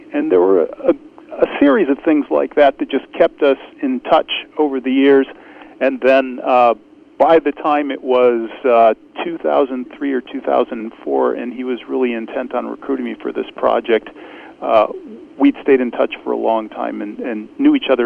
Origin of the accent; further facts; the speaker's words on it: Mansfield, Ohio, United States; my friend and I grew up on Route 71, halfway between Cleveland and Columbus, Ohio, in Mansfield, Ohio